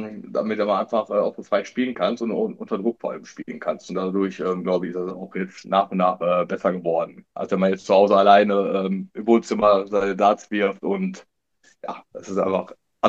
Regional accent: Bielefeld, North Rhine-Westphalia, Germany; Ich komme aus Bielefeld, hier wird ja relativ viel E-Dart gespielt

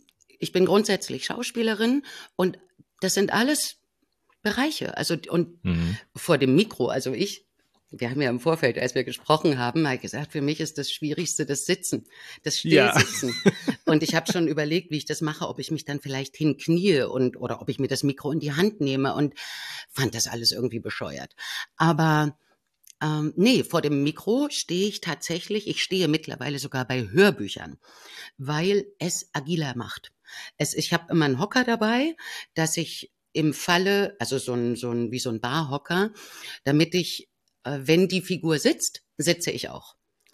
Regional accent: East Germany, Germany; Ich komme ja aus dem Osten

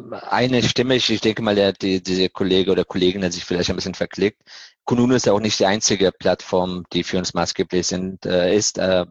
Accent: Afghanistan; now in Germany; Ja, Deutschland. Ursprünglich komme ich aus Afghanistan, aber mittlerweile ist meine Heimat Deutschland.

